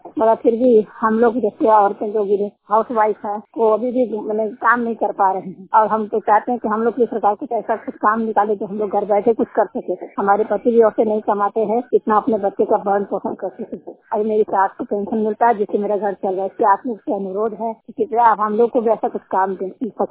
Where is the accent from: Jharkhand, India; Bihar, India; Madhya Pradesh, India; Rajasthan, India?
Jharkhand, India; Bandhanwar; मैं जिला गोड्डा से बोल रही हूँ। मेरे गांव का नाम बंधनवार है, थाना पत्रा गांव आता है।